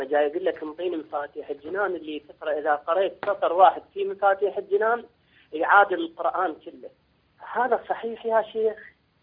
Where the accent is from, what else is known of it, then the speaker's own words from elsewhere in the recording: Baghdad, Baghdad Governorate, Iraq; أنا من بغداد